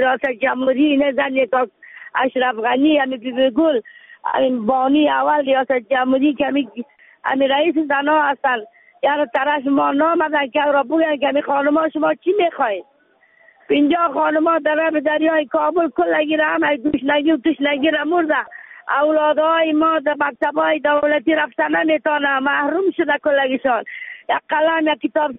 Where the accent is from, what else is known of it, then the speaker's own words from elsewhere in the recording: Afghanistan; ما از افغانستانی هستیم